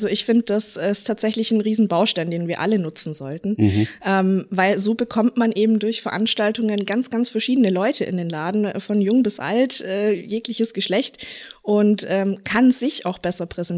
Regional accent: Ludwigsburg, Baden-Württemberg, Germany; Also ich bin Ludwigsburgerin, auch wirklich von Herzen, ich liebe es hier einfach.

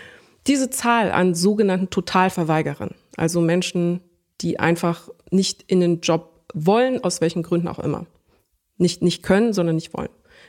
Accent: Munich, Bavaria, Germany; ich als Münchnerin

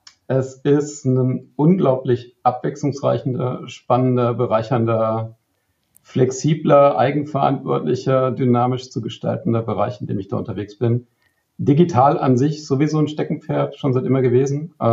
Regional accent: Hesse, Germany; also born or lived in Bavaria / Ruhr; geboren in Bayern, aufgewachsen in Hessen, teilsozialisiert im Ruhrpott und jetzt im Badischen.

